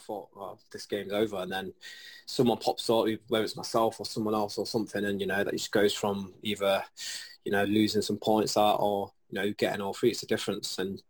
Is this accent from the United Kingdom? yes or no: yes; Nottingham, East Midlands, United Kingdom; As you can tell, I mean, I'm from Nottingham